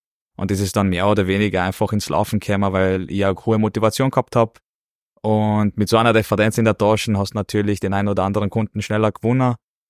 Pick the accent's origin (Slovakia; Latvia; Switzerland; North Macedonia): North Macedonia; now in Austria; ich bin ursprünglich aus Nordmazedonien, aber seit mittlerweile 22 Jahren in Oberösterreich.